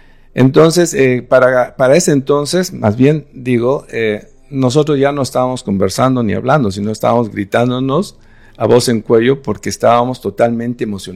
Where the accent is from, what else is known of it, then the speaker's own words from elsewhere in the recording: Bolivia; also born or lived in Peru; Yo nací en Bolivia, hemos vivido en Bolivia los primeros años y ahora mismo radico en Bolivia